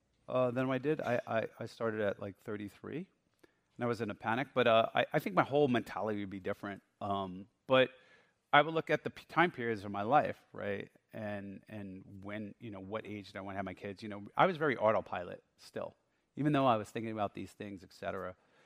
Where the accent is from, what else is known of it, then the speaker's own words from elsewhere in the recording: East Coast, United States; I grew up on the East Coast, driving up here.